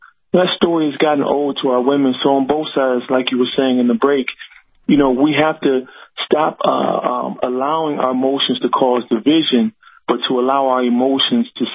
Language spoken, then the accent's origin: English; Detroit, Michigan, United States; Because the way I grew up in Detroit, if you were walking down the street with your girl holding your girl's hand, you could get beat up by a lot of guys.